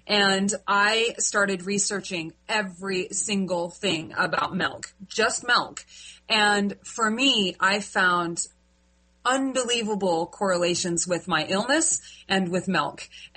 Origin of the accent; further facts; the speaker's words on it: Utah, United States; I grew up in Utah. Yep.